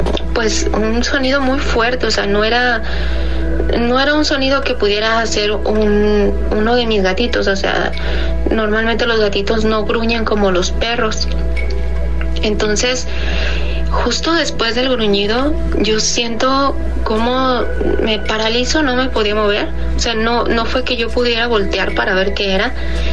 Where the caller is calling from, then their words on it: Guadalajara, Jalisco, Mexico; de Guadalajara